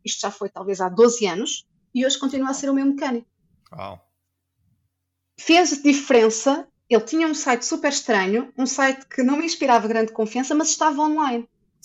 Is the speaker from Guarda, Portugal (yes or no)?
no; Aveiro, Portugal; now in Maia, Portugal; eu estou a viver na Maia, mas eu sou de Aveiro. Eu, quando vim de Aveiro para a Maia